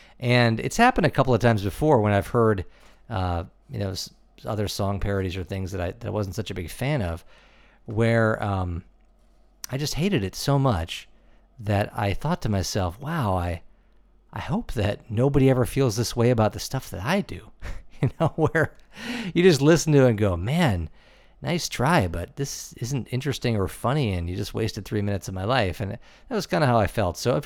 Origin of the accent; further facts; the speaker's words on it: Cleveland, Ohio, United States; now in Annandale, United States; I'm from Cleveland originally, and I live here in Annandale, Virginia